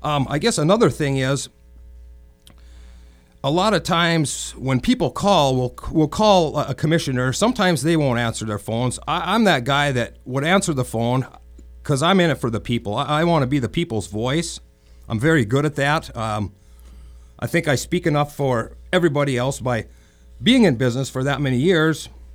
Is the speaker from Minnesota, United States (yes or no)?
yes; Bemidji, Minnesota, United States; Being born and raised in Bemidji, Minnesota, I've lived here all my life.